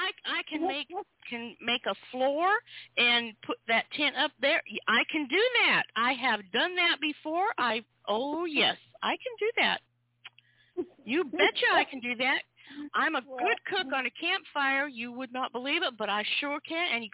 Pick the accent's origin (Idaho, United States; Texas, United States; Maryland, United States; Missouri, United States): Idaho, United States; I grew up in North Idaho.